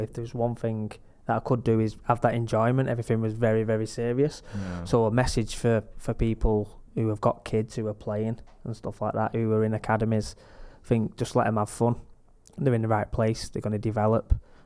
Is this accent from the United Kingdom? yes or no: yes; Droylsden, North West England, United Kingdom; When I first broke into the Accrington team in the Manchester Evening News and the Tameside Advertiser, because I'm from Drawsden, it had … or something like that coming through.